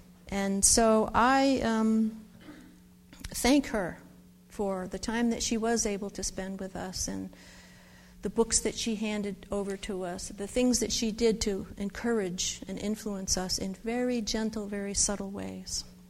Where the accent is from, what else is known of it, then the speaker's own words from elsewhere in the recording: Vermont, United States; also born or lived in New York; I was born in New York near the Catholic Worker Farm, Peter Marn Farm. He was the co-founder of the movement along with Dorothy Day. And my parents moved to Vermont in 1957. And I have grown up there.